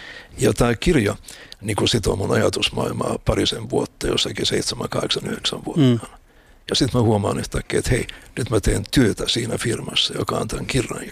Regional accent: Helsinki, Uusimaa, Finland; kun mä olin sellaisakin 10 vuoden kummallakin puolella, niin muutimme Eirasta Torkkelin kadulle Helsingin Kallioon. Oltiin aika lähellä Kallion kirjastoa ja siitä tuli mulle kuin toinen koti.

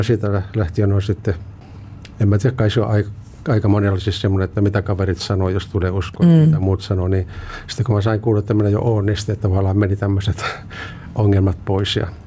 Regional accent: Posio, Lapland, Finland; sitten Posiolla, jossa olin kotoisin

